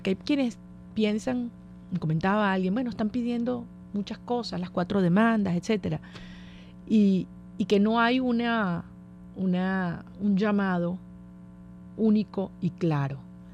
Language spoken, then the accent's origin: Spanish; Venezuela; como mamá, como venezolana, comparto su dolor